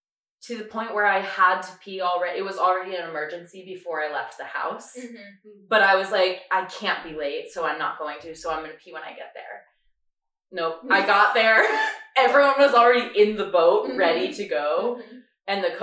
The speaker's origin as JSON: {"language": "English", "region": "Connecticut", "country": "United States", "said": "I'm from Connecticut. I rode crew."}